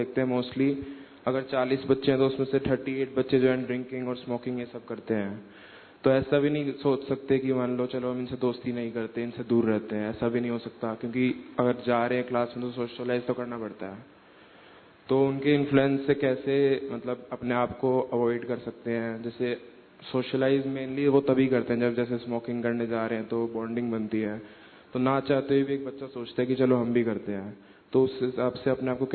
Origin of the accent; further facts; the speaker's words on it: Delhi, India; मैं दिल्ली से आया हूँ.